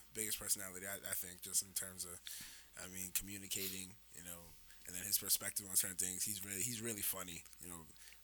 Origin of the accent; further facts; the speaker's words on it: Boston, Massachusetts, United States; born there; Yeah, I'm from Nigeria. Well, I was born in Boston, but my family's from Nigeria.